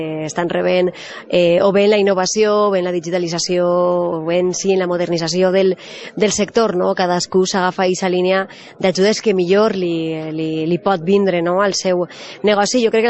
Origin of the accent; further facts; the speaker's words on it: Ontinyent, Valencian Community, Spain; quan era tinent d'alcalde d'Ontinyent i per tant és una fira que me conec i que hi ha molta gent, no? del meu poble i de la meva comarca